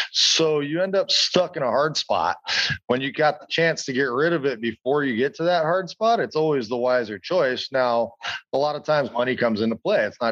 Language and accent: English; Hawaii, United States; I was from Hawaii, right?